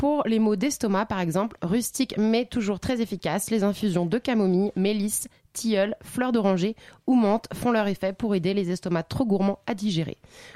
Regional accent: Brittany, France; Je suis retournée dans mon pays natal, la Bretagne

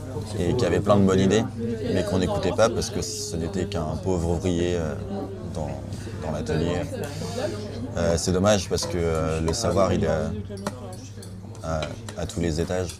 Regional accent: Brest, Brittany, France; Je viens de Brest dans le Finistère

